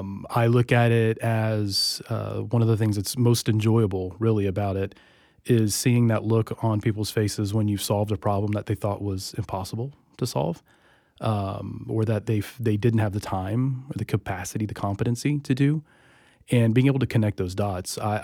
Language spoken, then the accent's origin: English; Jacksonville, Florida, United States; also born or lived in Charleston, South Carolina; I grew up in, I guess, Jacksonville, mostly. I was born in South Carolina, Charleston, South Carolina, to be specific. And about 7 years old or so, we moved to Jacksonville.